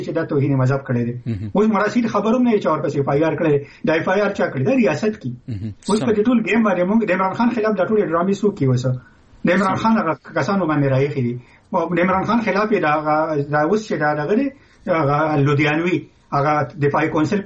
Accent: Khyber Pakhtunkhwa, Pakistan; مونږ د پښتونخوا یو مونږ د صوبه کې پردي جنگونه زمونږه په وطن باندې امپوز کړی شوی دی

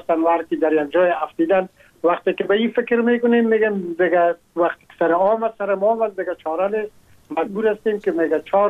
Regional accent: Afghanistan; now in France

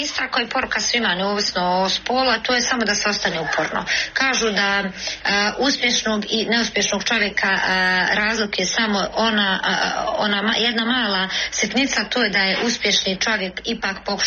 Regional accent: Kalesija, Federation of Bosnia and Herzegovina, Bosnia & Herzegovina; barijera s kojima sad najviše suočavam je činjenica da potičem iz Kalesije.

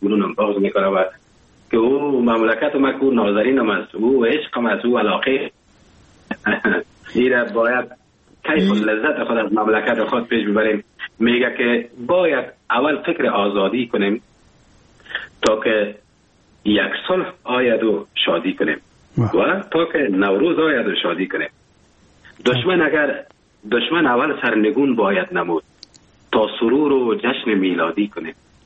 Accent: Afghanistan; now in Germany

